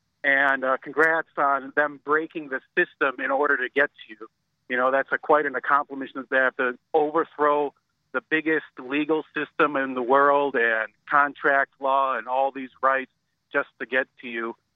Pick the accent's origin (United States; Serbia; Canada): Serbia; I'm from Serbia